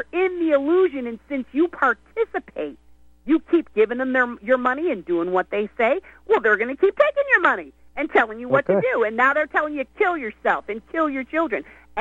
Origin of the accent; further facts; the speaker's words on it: Beachwood, Ohio, United States; And the funny thing is, I was raised in Beechwood, Ohio, which is like all Jewish. My friend across the street was the Catholic. I was the Black, and my other girlfriend was the WASP.